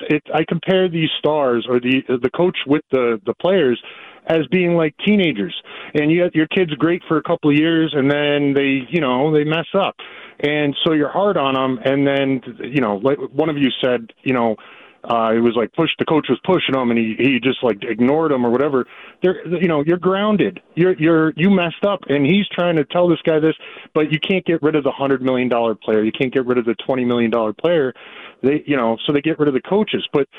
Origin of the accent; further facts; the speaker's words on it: Massachusetts, United States; born there; because I was born in Massachusetts, Western Mass.